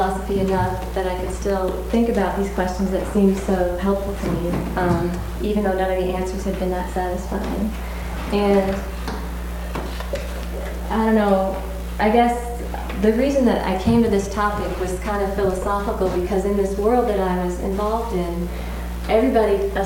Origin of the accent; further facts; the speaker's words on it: Toledo, Ohio, United States; I grew up in Toledo, Ohio.